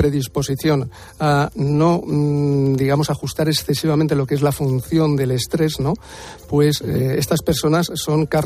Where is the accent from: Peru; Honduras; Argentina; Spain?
Spain; Majadahonda, Community of Madrid; las de mi pueblo, como digo yo, de aquí de Madrid, que son las de Majadahonda